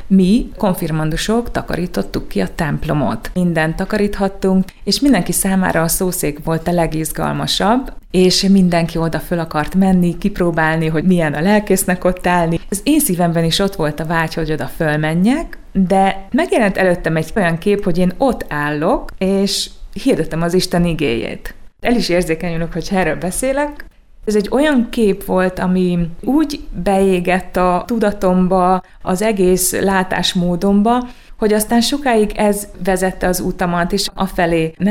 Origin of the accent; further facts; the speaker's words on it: Transylvania, Romania; ugye Erdélyből származom